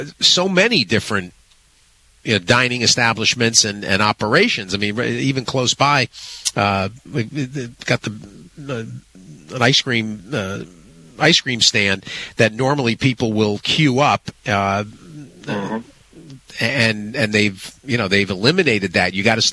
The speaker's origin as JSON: {"language": "English", "region": "Connecticut", "country": "United States", "tie": "born or raised there", "said": "I was growing up outside of Hartford"}